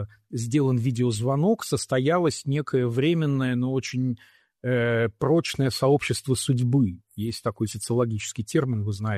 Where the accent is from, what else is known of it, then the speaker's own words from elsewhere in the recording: Ural, Russia; Вот, и поэтому вот я уралец